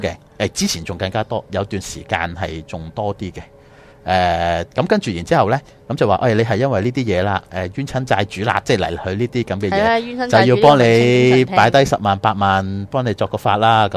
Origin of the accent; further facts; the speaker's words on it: China; 因为我是中国人啊嘛，以前睇咁多咩恐怖片，我哋就叫养鬼仔啫。